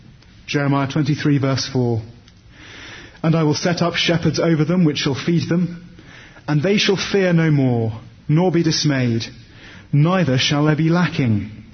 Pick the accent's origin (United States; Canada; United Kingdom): United Kingdom; Poole, South West England; I think of the parish church in my hometown of Poole on the south coast of England.